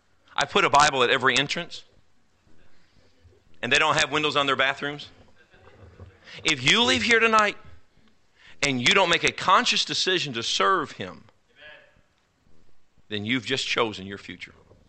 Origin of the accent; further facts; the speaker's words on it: the South, United States; I'm from the South. In Jasper, Texas is probably the most racially hotbed of the South.